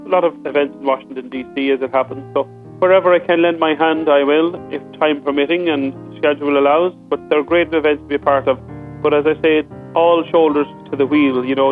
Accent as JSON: {"language": "English", "country": "Ireland", "tie": "born or raised there", "said": "You know, we're both from Ireland, we're both country people"}